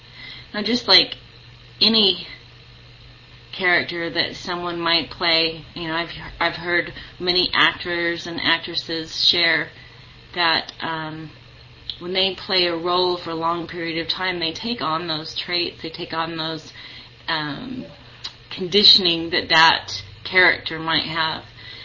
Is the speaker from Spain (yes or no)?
no; California, United States; also born or lived in Las Vegas, Nevada; So I was born in Las Vegas, Nevada to a 13-year-old, two 13-year-olds, a 13-year-old girl and a 13-year-old boy, and was given up to for adoption as soon as I was born. The couple that adopted me took me straight to California